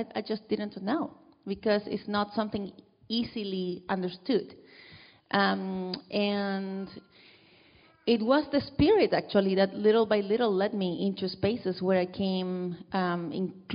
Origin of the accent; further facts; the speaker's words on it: Chile; moved away as an adult; So yeah, I came from Chile in 2005 in a very privileged position. I came as a student with a student visa.